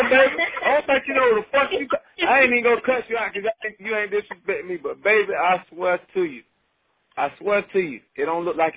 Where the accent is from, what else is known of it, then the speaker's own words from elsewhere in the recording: Palatka, Florida, United States; I'm from Palatka, bro. Small little country town called Palatka.